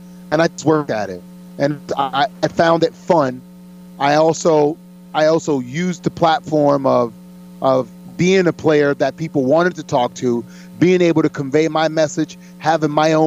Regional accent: New Orleans, Louisiana, United States; but I mean, being a Ram, growing up in New Orleans as a Saint, we just don't like the 49ers.

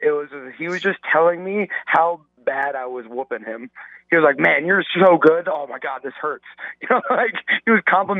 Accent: United States; being an American fighter, my own country does not get behind their fighters as strongly as like Ireland and Russia and England.

